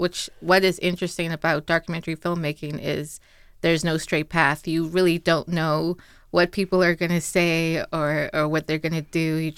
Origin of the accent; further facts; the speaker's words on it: Nassau, New Providence, Bahamas; I'm originally from Nassau, the Bahamas